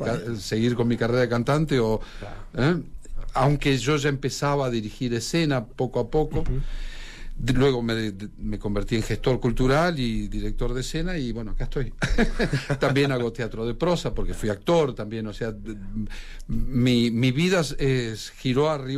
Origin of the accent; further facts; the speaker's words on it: Paraná, Entre Ríos, Argentina; Yo no soy de Buenos Aires, soy de una ciudad en el interior de Argentina, se llama Paraná.